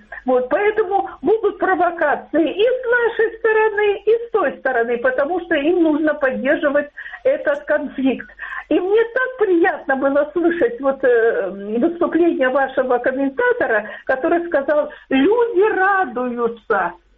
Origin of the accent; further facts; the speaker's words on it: Dnipro, Dnipropetrovsk Oblast, Ukraine; Это Днепра